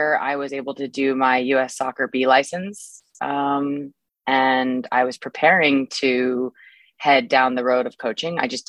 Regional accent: California, United States; There are two actually California teams that are nearby my hometown, and I really, really wanted to play on one of those teams.

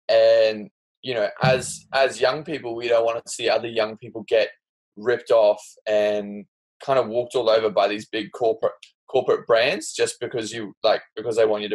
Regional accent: Australia; I'm Australian.

